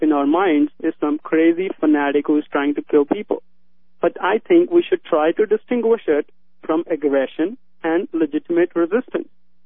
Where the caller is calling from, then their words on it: Nashville, Tennessee, United States; I'm calling from Nashville